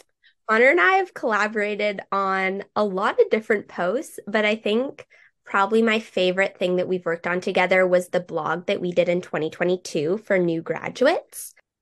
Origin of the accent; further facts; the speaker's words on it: Guelph, Ontario, Canada; Originally, I'm from Guelph, so I do work remotely